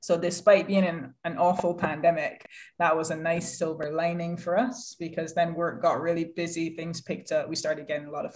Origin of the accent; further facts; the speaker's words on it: Barbados; moved away as an adult; now in United Kingdom; Originally, I'm from Barbados, and I moved over here 11 years ago to pursue an HR profession.